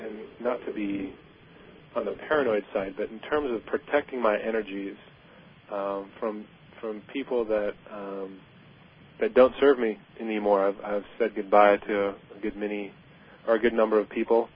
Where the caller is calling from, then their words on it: Los Osos, California, United States; from Los Sosos, California.